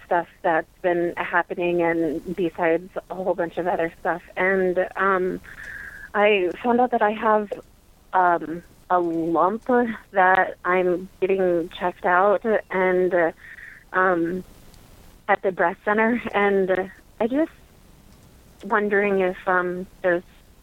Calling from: Montana, United States; Overwhelmed and tired from Montana.

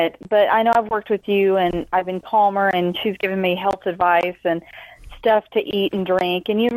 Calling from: Georgia, United States; from Georgia.

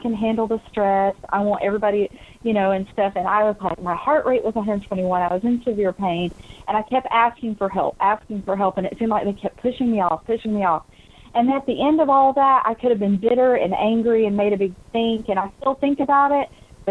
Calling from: Georgia, United States; from Georgia.

